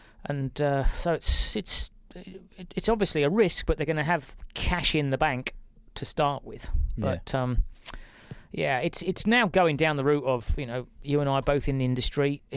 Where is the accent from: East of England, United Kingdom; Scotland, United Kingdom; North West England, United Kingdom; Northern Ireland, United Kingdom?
East of England, United Kingdom; Newmarket; I was born and bred in Newmarket. My family is still there